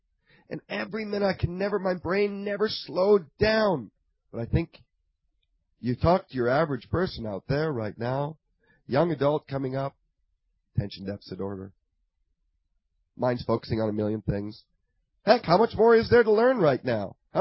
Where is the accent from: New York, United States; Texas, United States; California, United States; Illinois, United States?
Texas, United States; Houston; I come from Texas, Houston, past 15 years. It was cheap. I come here.